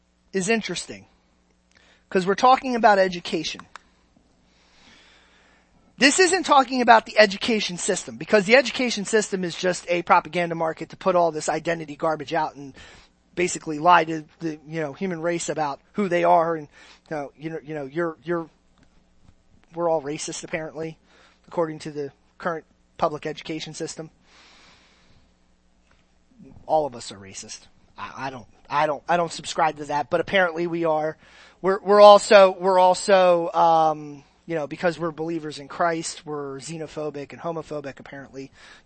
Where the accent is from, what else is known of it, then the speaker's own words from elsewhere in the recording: Ireland; Look, I'm Irish. There's no Irish king that's giving me a fortune of money.